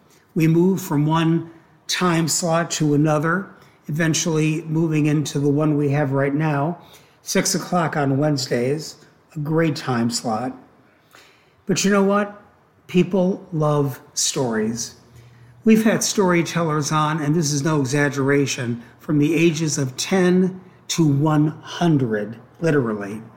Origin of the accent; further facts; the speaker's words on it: Cleveland, Ohio, United States; I'm from Cleveland, Ohio.